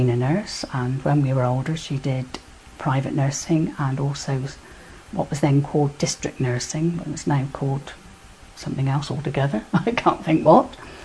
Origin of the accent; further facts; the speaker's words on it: Devizes, South West England, United Kingdom; born there; I was born in Devizes in a place called Ivy House, which was a nursing home. I was born in 1943 on the 19th of April.